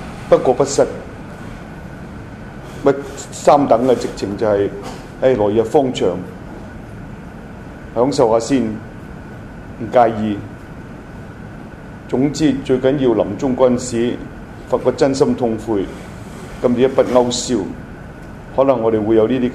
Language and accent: Cantonese; China; 我從中國嚟嘅。